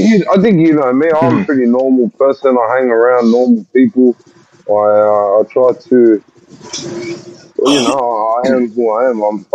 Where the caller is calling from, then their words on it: Kingswood, New South Wales, Australia; Yeah, I'm at home. I'm in Kingswood.